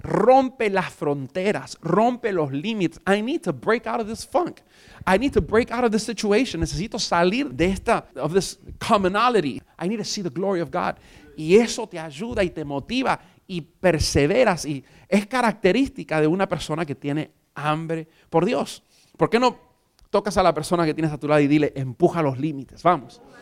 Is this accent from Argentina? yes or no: yes; Argentina; Sí, me acordé de mi tierra argentina.